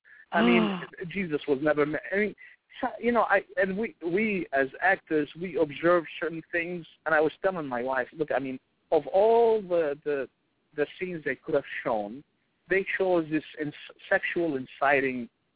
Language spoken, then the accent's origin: English; Bethlehem, West Bank, Palestine; not only do I come from Bethlehem, but I have olive skin.